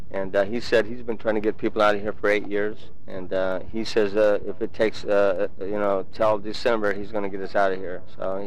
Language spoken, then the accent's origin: English; Santa Cruz, California, United States; Actually, I was a native from Santa Cruz. I raised my family here.